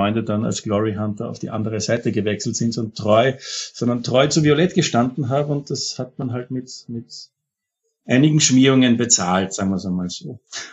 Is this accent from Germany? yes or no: no; Upper Austria, Austria; born there; now in Vienna, Austria; also ich bin aus Oberösterreich gebürtig, wohne jetzt natürlich seit Studienzeiten über 20 Jahre schon in Wien.